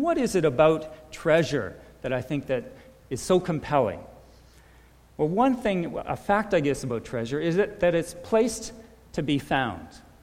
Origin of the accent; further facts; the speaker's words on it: Ontario, Canada; actually from my hometown near St. Catharines